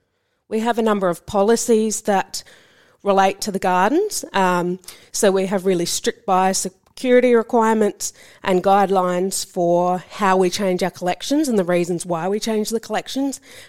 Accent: Kangaroo Island, South Australia, Australia; I was brought up on Kangaroo Island, which is off Adelaide in South Australia, and it's a place known for its natural beauty. And I grew up on a big block of land with my family.

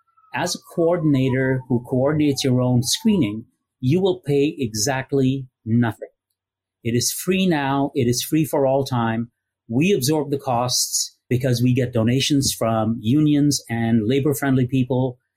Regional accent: Montreal, Quebec, Canada; I grew up in Montreal

